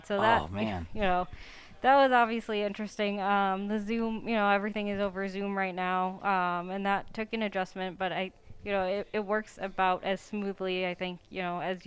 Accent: Chicago, Illinois, United States; I'm from the Chicago area originally.

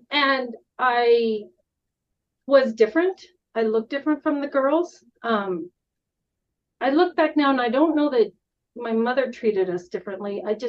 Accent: Colorado, United States; I am the oldest of four girls. I grew up in Northern Colorado on a farm.

